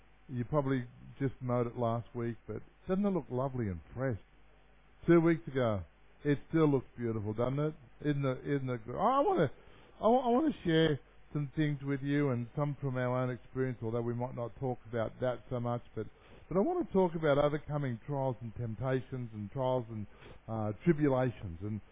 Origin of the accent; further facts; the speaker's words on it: Australia; But I came home from Papua New Guinea, and I wanted to be able to say, I taught the people so much. I taught them so much. And when I landed in Australia